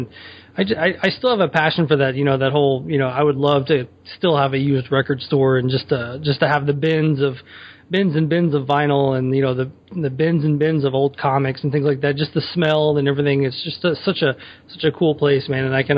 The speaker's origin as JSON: {"language": "English", "region": "Tennessee", "country": "United States", "tie": "born or raised there", "said": "Yeah, growing up in Tennessee, I worked for The Great Escape"}